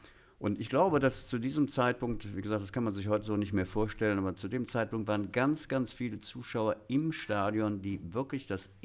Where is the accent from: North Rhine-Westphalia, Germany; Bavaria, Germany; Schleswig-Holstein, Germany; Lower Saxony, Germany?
North Rhine-Westphalia, Germany; Cologne; Ich bin in Köln-Beihenthal aufgewachsen